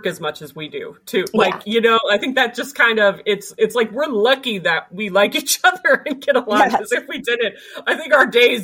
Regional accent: Cleveland, Ohio, United States; because I'm from Cleveland.

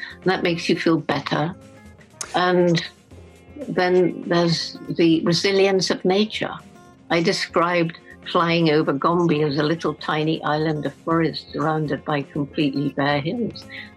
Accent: Bournemouth, South West England, United Kingdom; born or raised there

